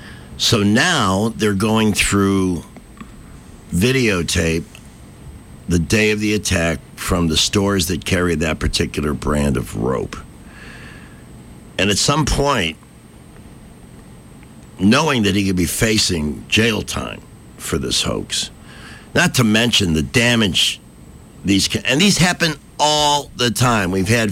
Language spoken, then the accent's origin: English; Chicago, Illinois, United States; I'm from Chicago.